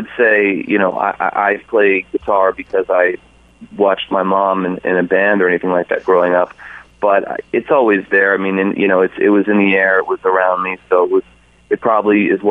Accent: New York City, New York, United States; because I grew up in New York City, so I had a lot of that around me too.

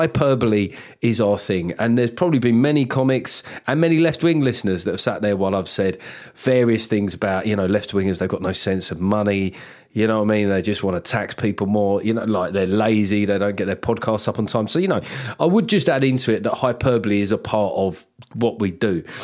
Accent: Dublin, Leinster, Ireland; accent: Dublin; now in United Kingdom; fuck, I'm losing my Dublin accent.

